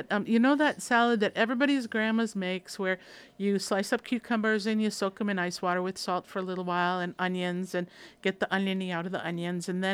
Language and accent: English; Minnesota, United States; I'm from Minnesota, that's a real Midwestern thing.